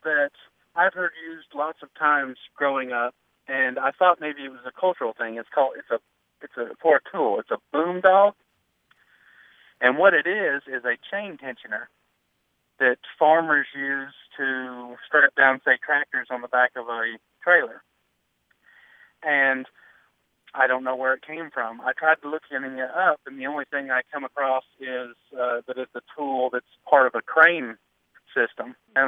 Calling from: Glasgow, Kentucky, United States; I'm calling from Glasgow, Kentucky.

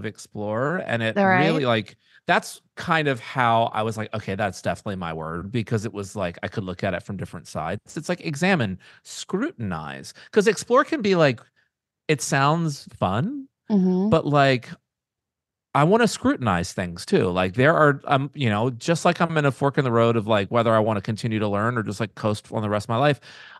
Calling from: Hawaii, United States; The most obvious right now, since I'm tuning in from Maui, is to travel more.

